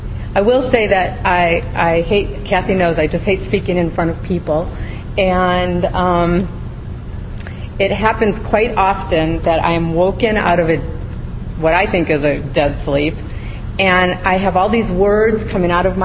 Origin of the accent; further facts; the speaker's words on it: Milwaukee, Wisconsin, United States; So I will tell you that my background is my family is Russian and Hungarian, and I'm from Milwaukee, Wisconsin.